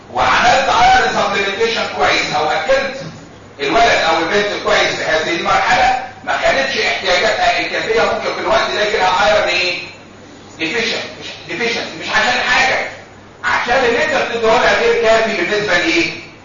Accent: Egypt; ما زالت موجوده عندنا في مصر في بعض الاماكن الريفيه

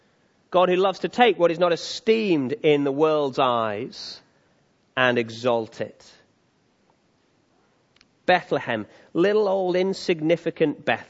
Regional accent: North West England, United Kingdom; I'm also from Cheshire, so I've been to Sandbach.

